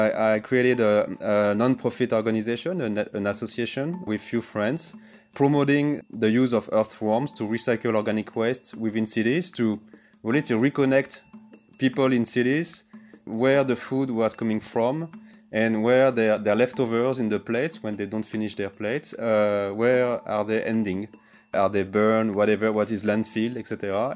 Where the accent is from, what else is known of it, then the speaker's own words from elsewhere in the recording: French Alps, France; I grew up in the French Alps, in the mountains, in the lakes, and I was catching butterflies, watching insects in the wild, in the forest.